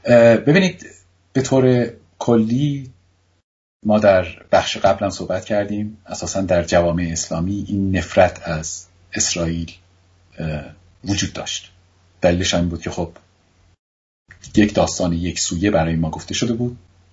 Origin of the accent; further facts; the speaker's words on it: Iran; moved away; تا موقعی که من از ایران اومدم بیرون